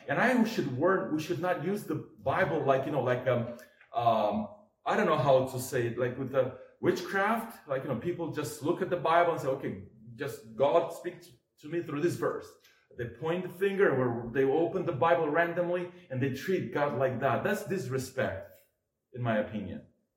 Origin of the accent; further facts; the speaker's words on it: Moldova; now in United States; I grew up in the Republic of Moldova in Europe.